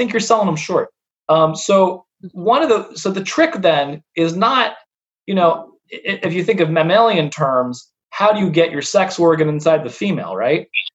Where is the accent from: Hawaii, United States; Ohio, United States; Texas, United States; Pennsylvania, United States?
Ohio, United States; I grew up in Central Ohio, but my family my family's from Philadelphia, so we come to visit.